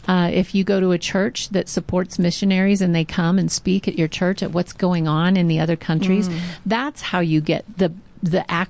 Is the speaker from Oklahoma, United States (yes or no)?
yes; Oklahoma, United States; That's something I would expect of Oklahoma, my home state.